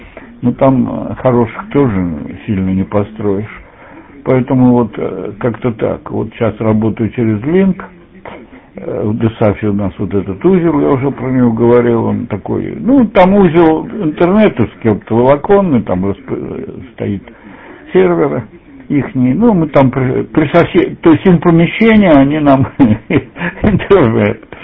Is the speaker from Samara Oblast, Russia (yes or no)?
yes; Samara, Samara Oblast, Russia; Я сам из Самары, в Тольятти. АвтоВАЗ строил